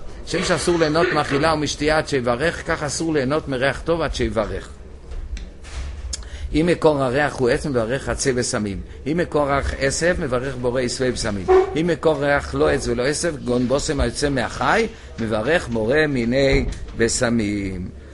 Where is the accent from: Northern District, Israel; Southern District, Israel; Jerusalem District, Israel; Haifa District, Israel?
Jerusalem District, Israel; Jerusalem; היה לנו גנן בילדותי כאן בירושלים